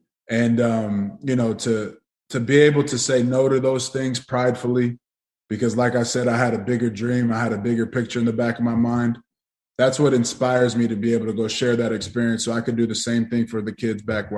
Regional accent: West Coast, United States; I'm from the West Coast where it originated. My cousins, they were involved in that. I grew up around that.

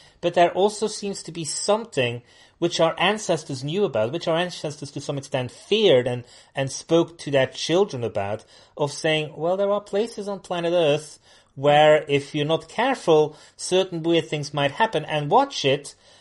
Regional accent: Flanders, Belgium; English is a second language; Now, I come from Flanders, and I can tell you in winter it's grey

